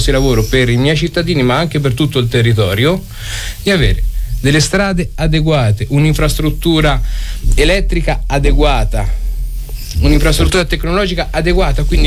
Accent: Fossato di Vico, Umbria, Italy; io non ho mai detto vengo da Perugia, io vengo da Fossato di Vico, provincia di Perugia.

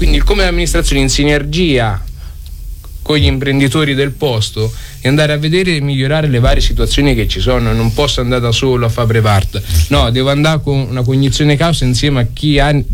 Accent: Fossato di Vico, Umbria, Italy; io non ho mai detto vengo da Perugia, io vengo da Fossato di Vico, provincia di Perugia.

